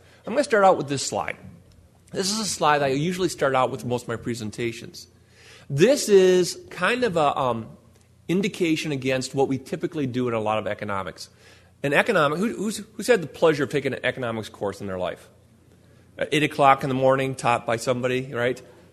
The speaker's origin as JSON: {"language": "English", "region": "Minnesota", "country": "United States", "said": "I'm originally from Western Minnesota, and a few weeks back, I was out in Western Minnesota"}